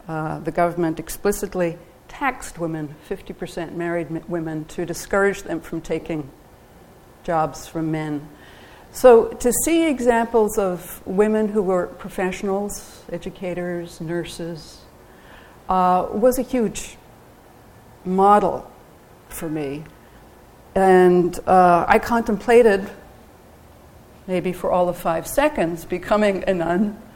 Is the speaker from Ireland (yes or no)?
yes; Ireland; growing up in Ireland, you know, where higher education was not a priority for the women in the family